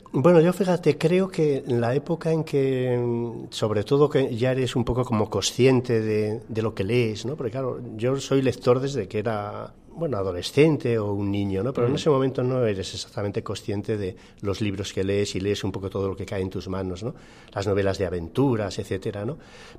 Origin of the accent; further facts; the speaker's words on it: Valladolid, Castile and León, Spain; nací en Valladolid, que es una ciudad castellana que está muy cerquita de Madrid, como a 200 kilómetros. Y la verdad es que no me he movido de allí.